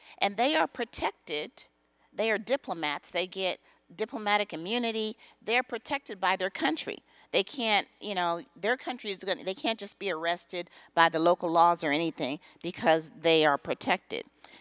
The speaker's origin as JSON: {"language": "English", "town": "San Bernardino", "region": "California", "country": "United States", "tie": "born or raised there", "said": "I was raised in San Bernardino, but Jesus is our example."}